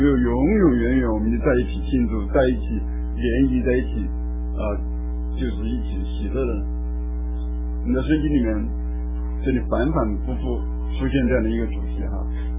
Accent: China; 坐席啊，这个是我们中国人很喜欢的事情。

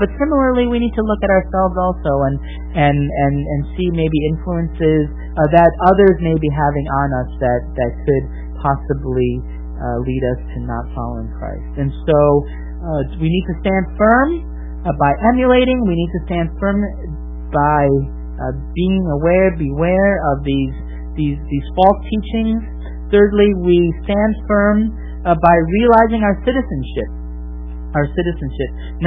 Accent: United States; just as I, as an American, had different values as a Singaporean

